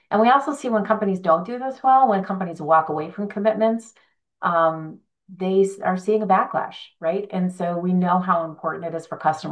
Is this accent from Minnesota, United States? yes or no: yes; Minneapolis, Minnesota, United States; I'm from Minneapolis, St. Paul, the Twin Cities, but it's home to many Fortune 100 companies.